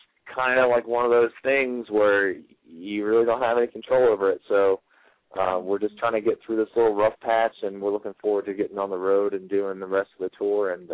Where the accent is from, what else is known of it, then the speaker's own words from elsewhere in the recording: New Jersey, United States; So it's just, we're all from New Jersey, and luckily none of us were drastically affected by the storm or anything like that.